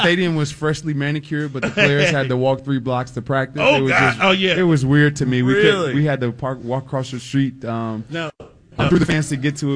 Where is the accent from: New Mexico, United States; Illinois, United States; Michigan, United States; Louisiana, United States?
Illinois, United States; Chicago; So originally, I'm from Southside Chicago. Grew up in gangs, Gangster Disciples.